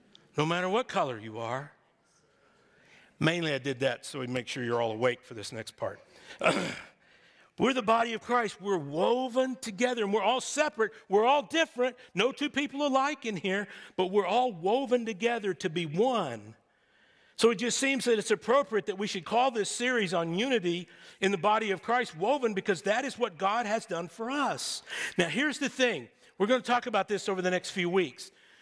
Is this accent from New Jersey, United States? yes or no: no; Texas, United States; I'm a native Texan. I was born in Texas, was raised in Texas, and I wanted everybody to know that I was from Texas.